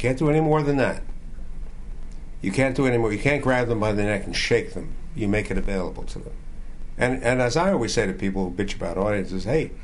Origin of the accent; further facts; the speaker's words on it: United States; I'm an American like everybody else.